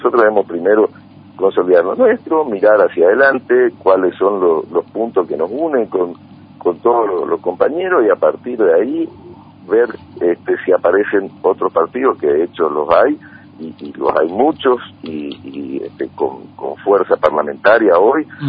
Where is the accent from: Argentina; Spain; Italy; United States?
Argentina; Nosotros somos argentinos y somos peronistas